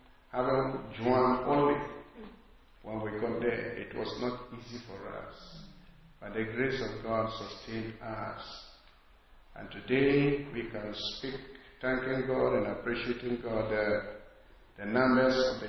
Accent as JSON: {"language": "English", "town": "Navrongo", "region": "Upper East", "country": "Ghana", "tie": "born or raised there", "said": "And so I had to be moved to my hometown, that's Navrongo. I come from Navrongo."}